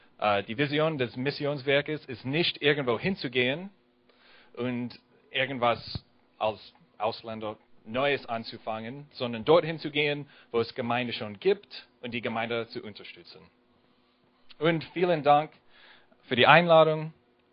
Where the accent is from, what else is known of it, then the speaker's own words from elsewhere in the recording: Washington, United States; German is a second language; now in Gornau, Germany; Ich komme aus Gornau. Aber ursprünglich komme ich aus Amerika, aus dem Bundesstaat Washington.